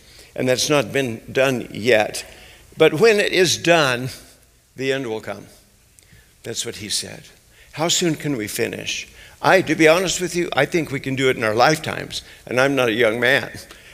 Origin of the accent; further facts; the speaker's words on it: Pueblo, Colorado, United States; I'm from Pueblo, Colorado. That's my Jerusalem.